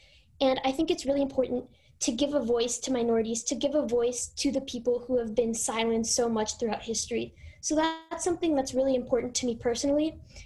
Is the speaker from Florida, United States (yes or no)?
yes; Miami, Florida, United States; My pronouns are she, her. I'm from Miami, Florida. I'm 17, and I am also an Aries.